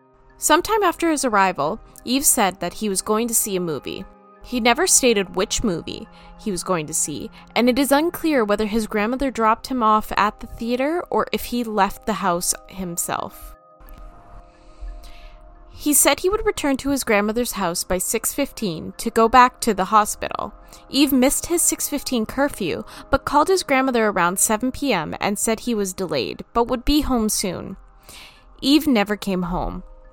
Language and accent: English; Ottawa, Ontario, Canada; it comes from my hometown, Ottawa